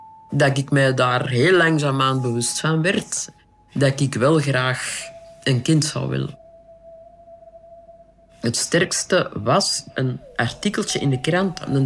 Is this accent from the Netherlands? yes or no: no; Kempen, Belgium; Allee, ik bedoel, ik kwam uit de Kempen.